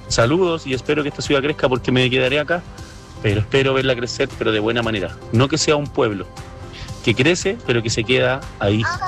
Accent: San Carlos, Ñuble, Chile; also born or lived in Talcahuano; now in Los Ángeles, Chile; Llevo aproximadamente un año en la ciudad, vengo de Talcahuano, pero soy oriundo de San Carlos Ñuble.

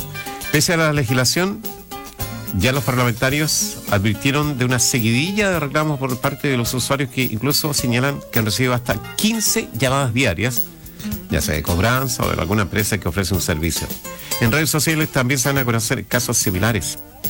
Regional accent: Chile; el hostigamiento que somos víctimas los chilenos

